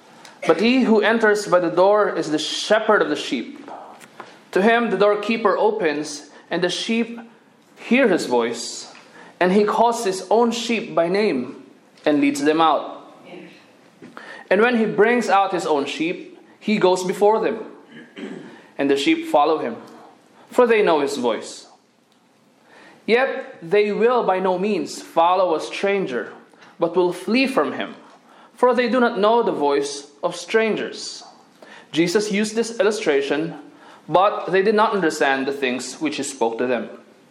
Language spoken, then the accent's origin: English; Philippines; now in United States; before I go back to my home country in the Philippines.